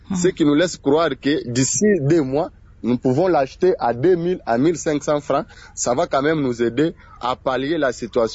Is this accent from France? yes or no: no; Lomami, DR Congo; Qu'est-ce qui s'est passé chez nous, à l'Omami, ici? L'Omami avait été réputée une province